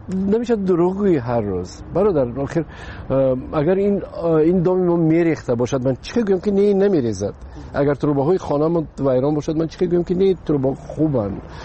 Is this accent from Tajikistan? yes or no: yes; Tajikistan; من بیشتر میخواستم که به وطنم خدمت کنم، به تئاتر تاجیکستان.